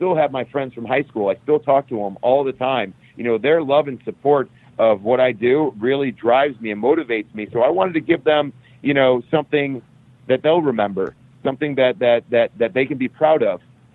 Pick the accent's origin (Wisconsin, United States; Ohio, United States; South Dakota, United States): Ohio, United States; Cleveland; And so when you're in Cleveland, Ohio, which is my hometown where I grew up, there's a lot of nostalgia.